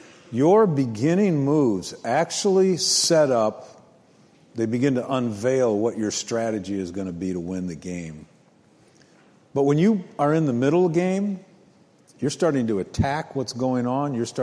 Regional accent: United States; I'm an American. I live below you.

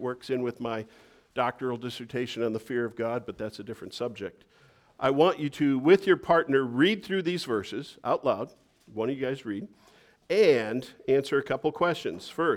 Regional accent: Midwest, United States; So I'm from the Midwest, so I don't make fun of the Midwest. I love the Midwest.

